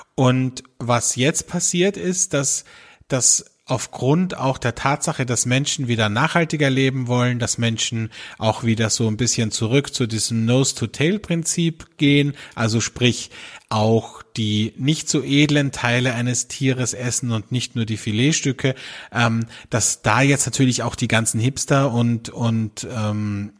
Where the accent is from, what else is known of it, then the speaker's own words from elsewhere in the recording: Austria; bei uns in Österreich, gibt es nur zwei Feiertage.